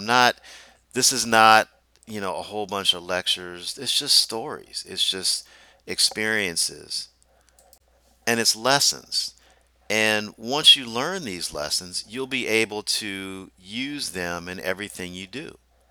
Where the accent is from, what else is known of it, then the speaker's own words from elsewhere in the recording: Deep South, United States; I grew up in the Deep South, and everywhere I went, there were people with agendas